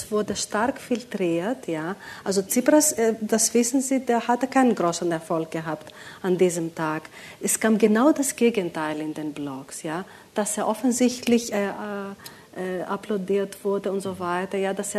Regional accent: Greece; Und das war für mich als Griechin, die ich mich damals sehr unsicher gefühlt hatte in meinem eigenen Land

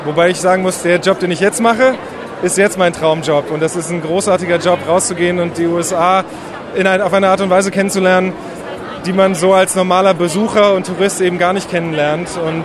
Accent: Germany; Es gibt nicht so große und so starke soziale Netze wie bei uns in Deutschland.

